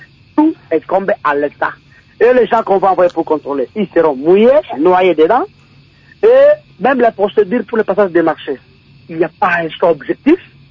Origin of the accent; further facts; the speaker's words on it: Kalima, Maniema, DR Congo; des travaux qui doivent être exécutés à Kalima, chez moi, au Maniema